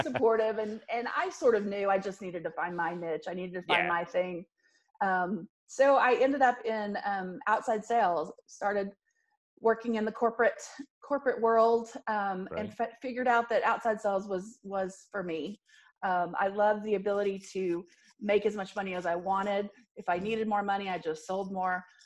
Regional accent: Abilene, Texas, United States; Well, I'm a self-proclaimed small town Texas girl. Born and raised in Abilene, Texas, which if you don't know anything about Abilene, it's a tiny little church town, church on every corner.

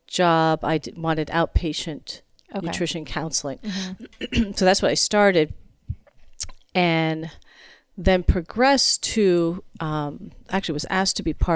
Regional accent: Rhode Island, United States; also born or lived in New York; So I was born in New York and then actually grew up in Rhode Island. And then my parents moved me my senior year back to New York, which was a very difficult process.

